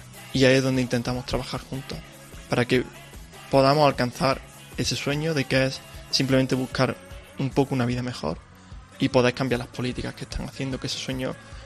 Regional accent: El Paso, Texas, United States; De donde yo vengo, en El Paso, hemos tenido un récord de muerte el año pasado y este año vamos camino de batirlo.

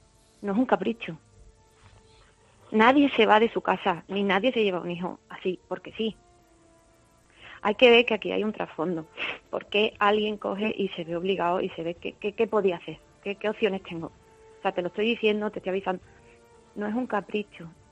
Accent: Seville, Andalusia, Spain; also born or lived in Madrid; yo vivía con esta persona en Madrid, somos de Sevilla.

